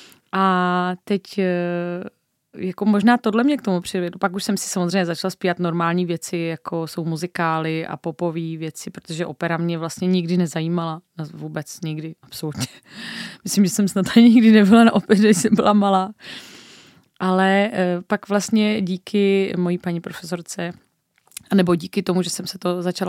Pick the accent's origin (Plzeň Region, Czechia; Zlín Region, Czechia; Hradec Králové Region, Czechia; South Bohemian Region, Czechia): South Bohemian Region, Czechia; České Budějovice; dětský sbor, do kterého jsem chodila, když jsem byla malá … v Českých Budějovicích, který jsem vlastně, kde jsem absolvovala celé své dětství